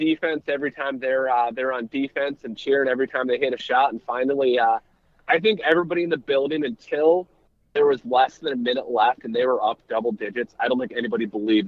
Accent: Charlotte, North Carolina, United States; And then last year had the opportunity in my hometown of Charlotte to catch the first ever 16 seed beating a one seed.

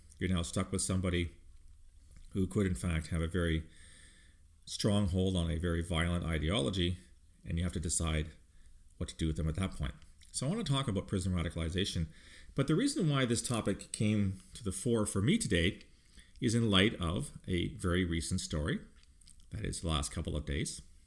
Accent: Canada; this is becoming quite the brouhaha south of the border, speaking as a Canadian.

